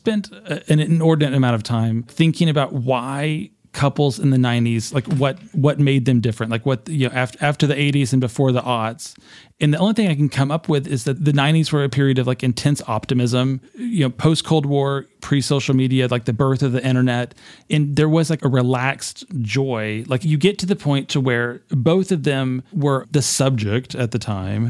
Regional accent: Arkansas, United States; I mean, look, I'm from Arkansas. There aren't a lot of Buddhists.

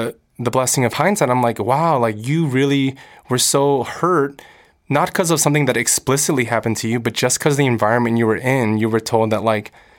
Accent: United States; as a kid, I was like, I'm American. I'm growing up in America. I speak English.

